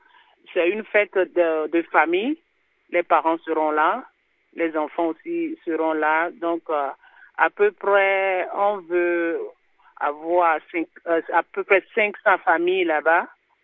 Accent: Togo; n'importe où nous sommes dans le monde, en tant que Togolais ou bien Africains, aimons-nous les uns les autres.

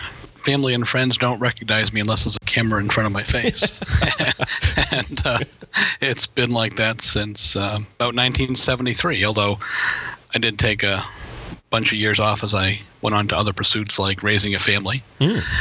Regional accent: Boston, Massachusetts, United States; And that's because I grew up in Boston.

